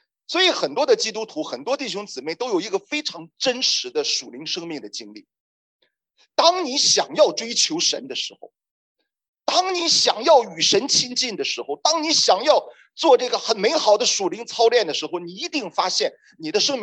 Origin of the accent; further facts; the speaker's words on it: China; 这个就好像也很像我们中国人所说的止于至善